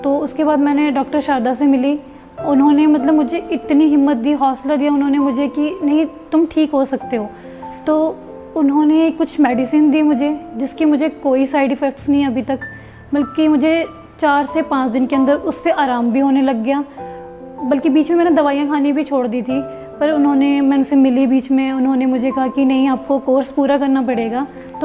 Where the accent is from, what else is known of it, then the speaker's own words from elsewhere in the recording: Paonta Sahib, Himachal Pradesh, India; now in Chandigarh, India; मैं बेसिकली पांवटा साहिब से हूँ। 3 साल पहले ही मैं चंडीगढ़ में शिफ्ट हुई हूँ।